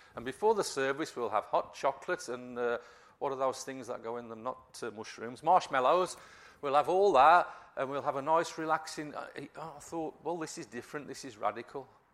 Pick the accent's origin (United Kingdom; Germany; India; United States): United Kingdom; Wolverhampton, West Midlands; I'm from Wolverhampton. You've probably noticed. And I support Wolves.